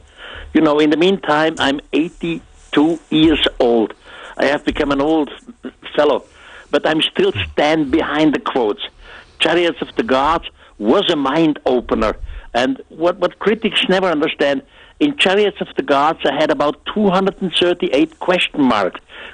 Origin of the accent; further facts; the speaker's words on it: Switzerland; You know, I'm Swiss since eternity. My family is Swiss since eternity. I grew up here in Switzerland, so I am Swiss. I cannot change it. That's my home place.